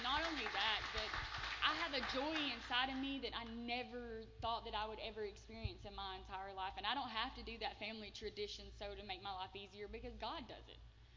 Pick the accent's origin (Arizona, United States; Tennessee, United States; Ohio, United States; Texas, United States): Tennessee, United States; Crossville; I'm from Tennessee, a little old town in Tennessee, Crossville. I grew up, I had a really good childhood.